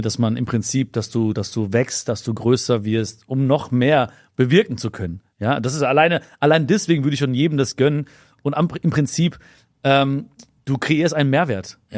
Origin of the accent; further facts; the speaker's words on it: Germany; ich liebe Deutschland, ne? Das ist mein Heimatland. Ne? Ich bin hier geboren, ich bin so dankbar, dass meine Mama mit 17 hier hingekommen ist.